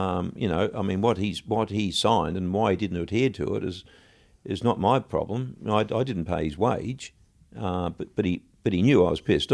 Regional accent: Australia; because she was living in London and we're from Australia

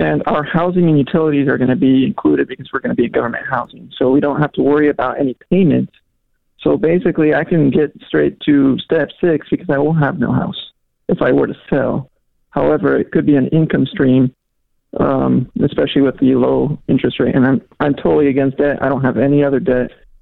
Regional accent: Puerto Rico; now in Jacksonville, United States; I'm actually from Puerto Rico.

